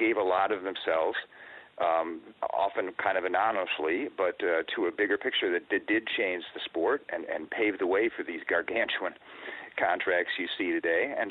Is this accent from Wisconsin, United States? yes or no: yes; Wisconsin, United States; I grew up in Wisconsin, and one thing we just treasured there was the Green Bay Packers